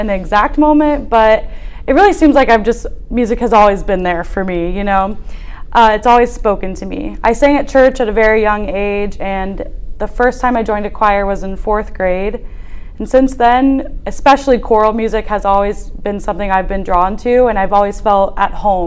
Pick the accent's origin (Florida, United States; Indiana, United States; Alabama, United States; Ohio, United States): Ohio, United States; Columbus; I'm from South Columbus. I graduated from Grove City High School.